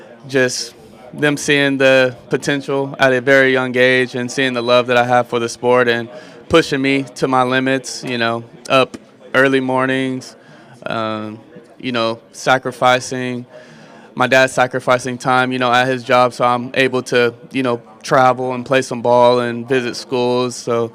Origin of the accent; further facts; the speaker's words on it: Dallas, Texas, United States; I grew up in Dallas, Texas, so I would say the Cowboys.